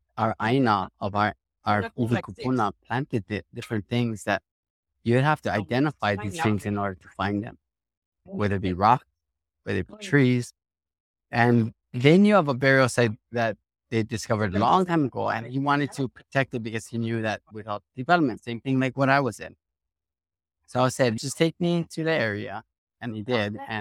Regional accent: Hawaii, United States; I was just pedal to the metal that I appreciate who I am as a Hawaiian.

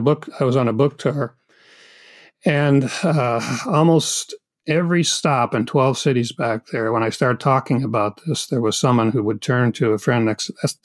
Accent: Minnesota, United States; My hometown was very fortunate. It was a town of only 4,000 some people when I was there. But the University of Minnesota put a branch of the University of Minnesota right on the edge of town

